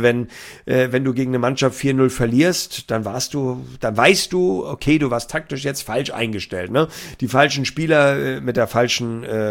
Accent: Hamburg, Germany; Das kann ich euch wirklich hier als Hamburger sagen.

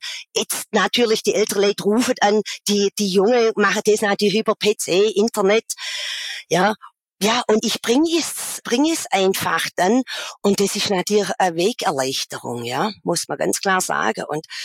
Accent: Biesingen, Saarland, Germany; also bei uns in Biesingen sagt man Brätli.

